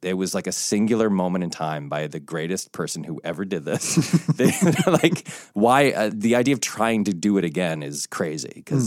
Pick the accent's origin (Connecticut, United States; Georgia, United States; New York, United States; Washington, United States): Connecticut, United States; You know, they were in Chicago and I grew up in Connecticut, but like, it's essentially the same, the kind of high school cliques and the this and the that, and everybody's white.